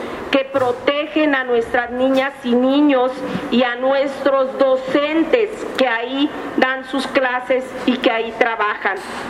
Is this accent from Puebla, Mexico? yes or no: no; Baja California Sur, Mexico; Yo precisamente soy de Baja California Sur, un lugar que es azotado por huracanes.